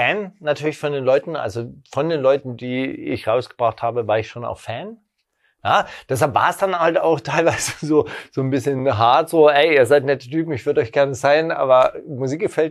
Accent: West Germany, Germany; now in Berlin, Germany; ich komme aus Westdeutschland, da dreht man von 3 auf 4 die Heizung.

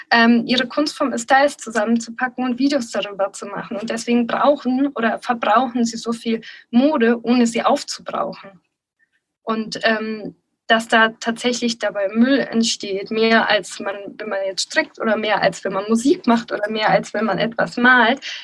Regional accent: Bavaria, Germany; ich komme ja auch aus der Region Nürnberg

